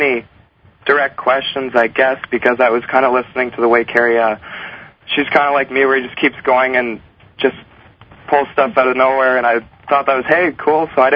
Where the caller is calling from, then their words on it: Ontario, Canada; Actually, believe it or not … … again from Ontario